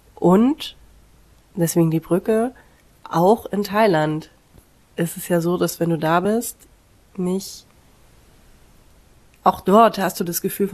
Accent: Germany; Wenn ich jetzt als Deutsche dahin fahre, also ich bin Backpackerin, ich habe dann immer meinen großen Rucksack

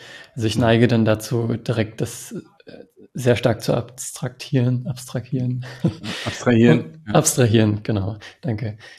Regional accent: Germany; ich komme aus Deutschland, meistens nur Felder und Dörfer, die sich abwechseln, viel mehr passiert nicht.

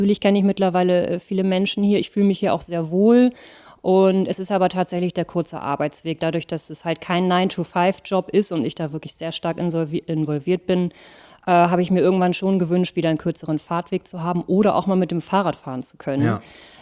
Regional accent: Ratzeburg, Schleswig-Holstein, Germany; Ich bin in Ratzeburg tatsächlich aufgewachsen, geboren und habe da viele Jahre ja auch gelebt, bis ich im Endeffekt mit der Schule fertig war und war da ein absolutes Wasserkind. Also wir haben auch relativ nah am See gewohnt

